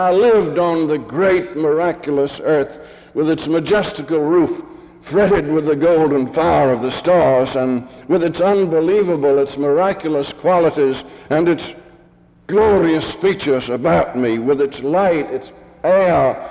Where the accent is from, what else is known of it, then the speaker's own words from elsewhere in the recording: Lewisburg, United States; I was baptized and joined the Baptist Church just 15, 20 miles from here over in Lewisburg. That's my hometown. That's where I originated.